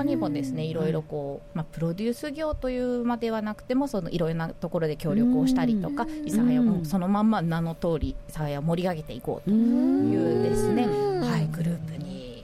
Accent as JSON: {"language": "Japanese", "town": "Ōmura", "region": "Nagasaki", "country": "Japan", "also_born_or_lived": "Yamaguchi", "said": "山口県にいた時がありました。で、地元に帰ってきて"}